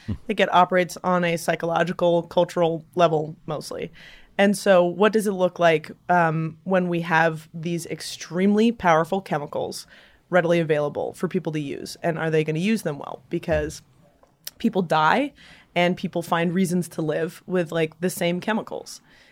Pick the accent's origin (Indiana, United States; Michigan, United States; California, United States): California, United States; I grew up in the Bay Area.